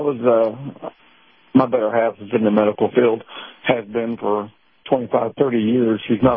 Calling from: Valdosta, Georgia, United States; I'm near Valdosta, Georgia.

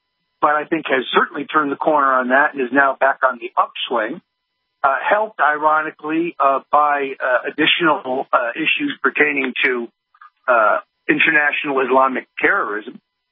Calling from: New York, United States; I'm calling from the New York bunker today where I'm hunkered down in front of the computer writing.

